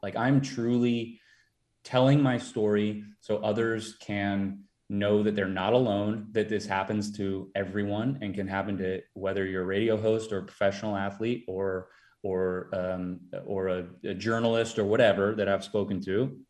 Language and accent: English; Minnesota, United States; Like I'm from Minnesota. I'm Minnesota nice.